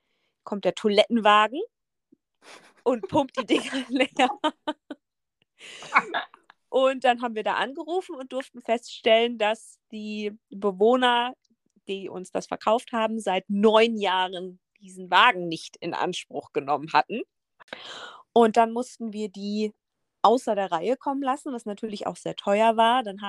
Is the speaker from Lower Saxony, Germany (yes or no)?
yes; Hanover, Lower Saxony, Germany; Das ist ganz witzig, weil ich komme ja nun aus der Großstadt, aus Hannover.